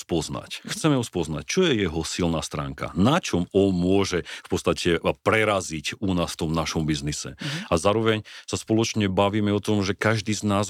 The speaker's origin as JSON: {"language": "Slovak", "town": "Kežmarok", "region": "Prešov Region", "country": "Slovakia", "tie": "born or raised there", "said": "ja som vyrastal pod Belianskými Tatrami, no. Potom sme vyrastali v Kešmarku. Strednú školu som mal v Banskej Bystrici"}